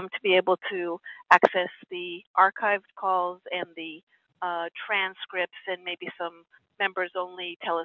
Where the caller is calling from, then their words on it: Connecticut, United States; I'm calling from Connecticut